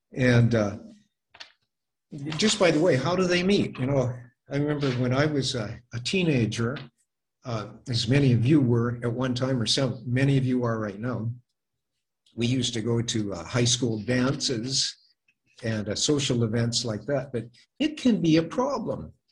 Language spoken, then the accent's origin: English; Illinois, United States; I remember I grew up in Illinois, went to school for all of my school time education in Illinois, graduated with an engineering degree from the University of Illinois